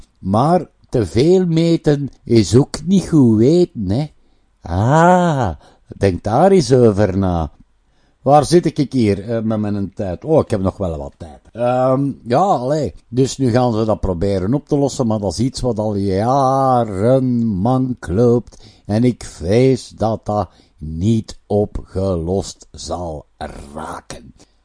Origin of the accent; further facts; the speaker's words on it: Flanders, Belgium; Ja, maar ik ben een Vlaming.